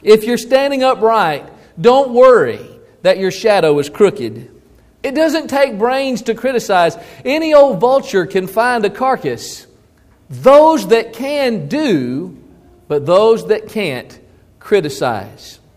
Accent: Georgia, United States; But I grew up in Georgia in the place they called south of the gnat line.

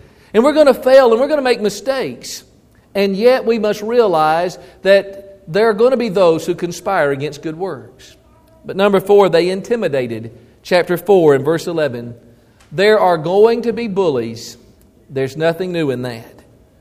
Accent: Georgia, United States; But I grew up in Georgia in the place they called south of the gnat line.

